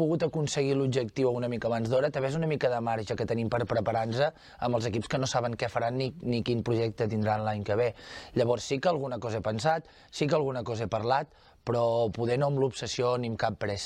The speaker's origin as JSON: {"language": "Catalan", "town": "Banyoles", "region": "Catalonia", "country": "Spain", "said": "jo no sóc de Besalú, jo sóc de Banyoles"}